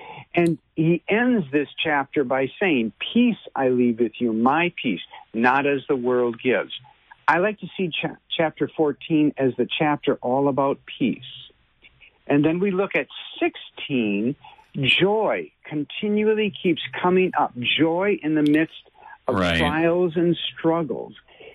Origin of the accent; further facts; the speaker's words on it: Wisconsin, United States; from Wisconsin. I'm sorry, I don't say such things like that. I have other sayings of my own.